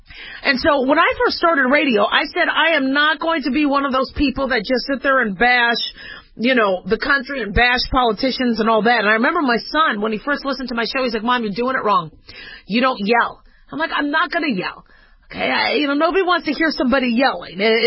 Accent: United States; I'm a business owner. I'm a mom. I'm a woman. I'm an American.

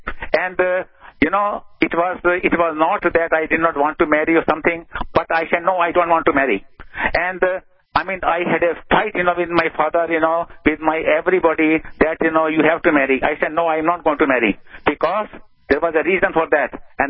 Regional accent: India; born there; and I was born in India

